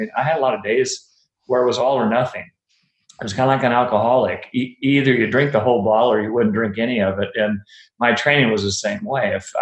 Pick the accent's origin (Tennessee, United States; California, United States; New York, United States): California, United States; Davis; my choice, it was my hometown, and I have friends there, and that's where I train